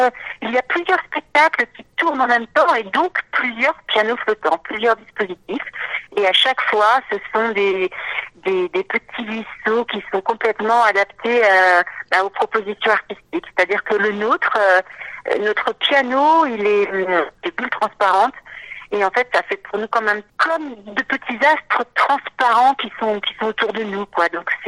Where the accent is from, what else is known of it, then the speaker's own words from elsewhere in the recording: Nantes, Pays de la Loire, France; Je suis auteure-compositrice, je viens de Nantes